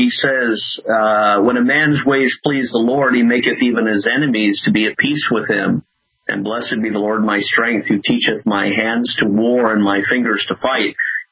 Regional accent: Laguna Beach, California, United States; I grew up in Laguna Beach, California. But I went out to Washington, D.C. in 1998, to do the good fight.

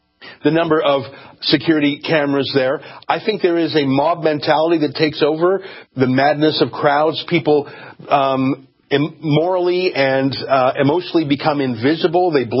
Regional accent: Canada; As a Canadian, I want to defer to you and my other American friends.

